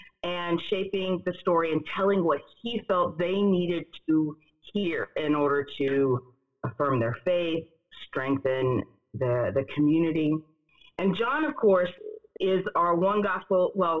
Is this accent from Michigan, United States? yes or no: no; West Virginia, United States; now in Omaha, United States; I've been here for about 9 years. I grew up in the East in West Virginia